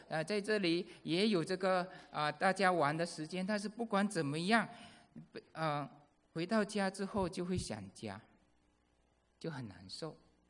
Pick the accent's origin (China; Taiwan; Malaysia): Malaysia; moved away as an adult; now in United States; 那93年的时候，我从马来西亚搬到这个美国来，刚来。那时候不是第一次离家。我在马来西亚的时候呢，就在读高中的时候就已经到大城市去读了。